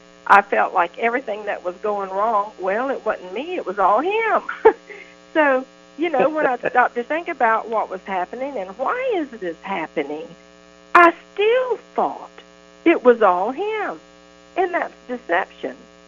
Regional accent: Florida, United States; I was born and raised in Florida.

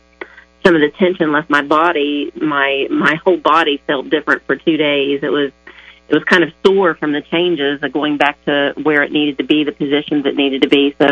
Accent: West Virginia, United States; now in Oklahoma City, United States; Well, I moved here from West Virginia about 2 years ago to the Oklahoma City area

